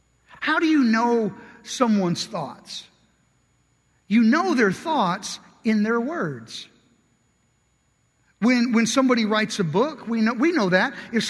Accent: Kentucky, United States; now I'm from Kentucky.

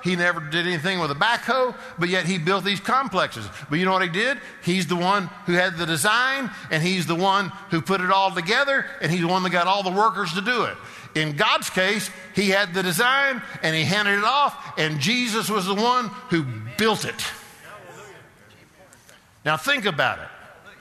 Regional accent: South Carolina, United States; Now, I'm from South Carolina, so you may say this too, but we get mad as fire.

